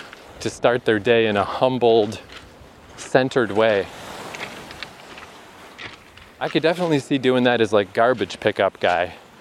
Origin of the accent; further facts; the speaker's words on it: Fredericton, New Brunswick, Canada; That being said, back in my hometown, in Fredericton, New Brunswick, there's Odell Park